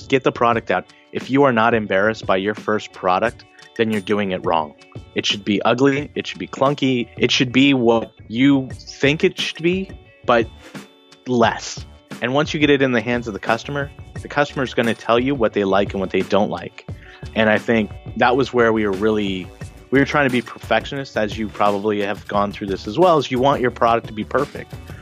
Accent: California, United States; I grew up in the Bay Area.

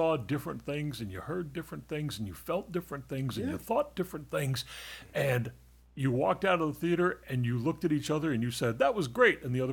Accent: Youngstown, Ohio, United States; However, the story took place in my hometown of Youngstown, Ohio, in 1951.

